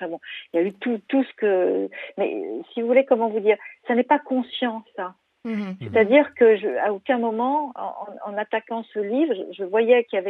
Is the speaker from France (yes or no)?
no; Cambodia; moved away; moi, j'ai quitté le Cambodge juste au moment où la guerre commençait, la guerre avec la destitution de Sihanouk et l'arrivée d'un gouvernement un peu particulier au Cambodge.